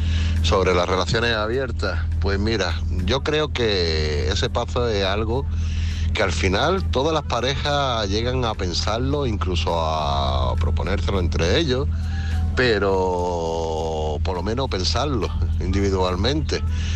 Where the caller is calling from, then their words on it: Málaga, Andalusia, Spain; de Málaga